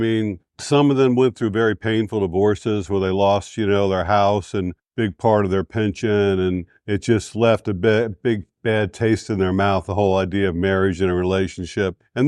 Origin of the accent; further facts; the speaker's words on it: United States; now in Philippines; especially men back in America, my home country.